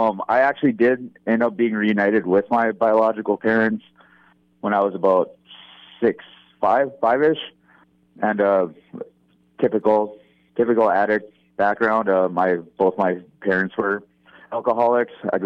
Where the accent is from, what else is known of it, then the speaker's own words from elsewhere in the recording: Duluth, Minnesota, United States; so I have two brothers, two sisters, and I grew up in Duluth, Minnesota.